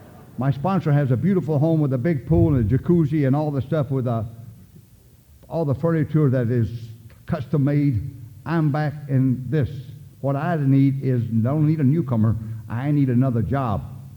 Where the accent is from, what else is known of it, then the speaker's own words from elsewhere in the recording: the South, United States; I'm a redneck from the South.